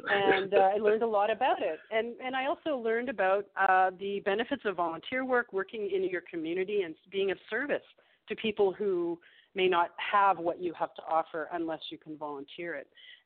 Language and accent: English; Ontario, Canada; I grew up in Canada, in Northern Ontario, small town that felt big because Thunder Bay is a bigger town amongst a bunch of small towns. I lived in a world where it was very cold all winter and hot in the summer